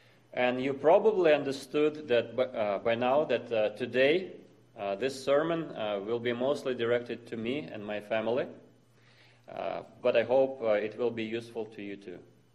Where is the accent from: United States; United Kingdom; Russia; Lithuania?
Russia; English is a second language; moved away; These are Russian people that we lived amongst, that I was born in Russia and I lived amongst them.